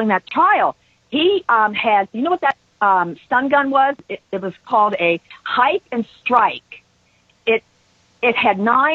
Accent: Cincinnati, Ohio, United States; born there; When I called last time, I told you I was also born in Cincinnati.

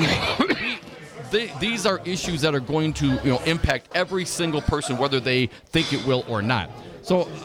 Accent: Wisconsin, United States; I grew up in Outagamie County, and I still have many friends. I have lots of family there

